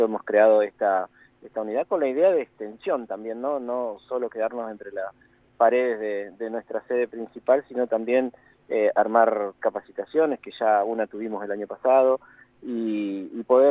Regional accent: Entre Ríos, Argentina; moved away as an adult; Me apoyó para mi cambio de vida a los 20 años, cuando más o menos me vine de Entre Ríos a Buenos Aires.

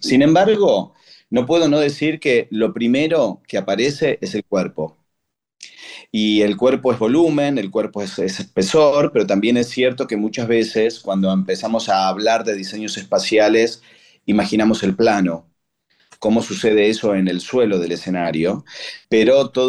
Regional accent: Rosario, Santa Fe, Argentina; moved away as an adult; now in Buenos Aires, Argentina; Yo soy rosarino de origen, me vine a vivir a Buenos Aires a finales de los años 80 para estudiar y profesionalizarme en la danza contemporánea.

